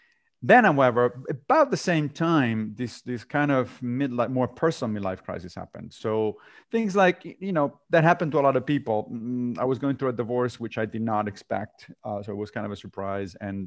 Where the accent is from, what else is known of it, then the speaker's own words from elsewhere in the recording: Rome, Lazio, Italy; I grew up Catholic because I grew up in Rome, in Italy. But I left the church when I was a teenager